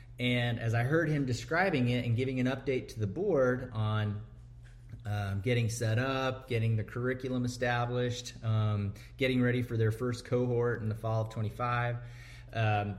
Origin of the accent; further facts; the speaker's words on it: Fredericksburg, Texas, United States; I grew up in Fredericksburg, and I've been a part of this community for a long time. Went to Fredericksburg High School, graduated in 87